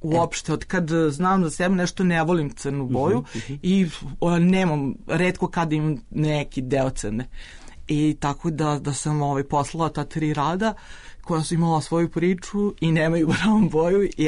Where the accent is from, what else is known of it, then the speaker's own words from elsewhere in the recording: Serbia; naravno ja sam bila jedina iz Srbije.